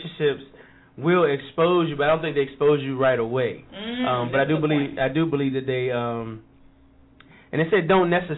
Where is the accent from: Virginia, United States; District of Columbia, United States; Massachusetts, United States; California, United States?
Virginia, United States; Richmond; this will make its way back to my hometown, Richmond.